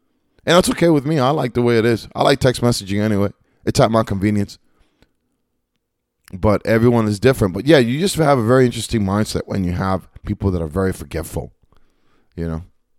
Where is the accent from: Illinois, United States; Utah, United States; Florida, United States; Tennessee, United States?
Florida, United States; Lakeland; That's the one here in town from my hometown, Lakeland, Florida.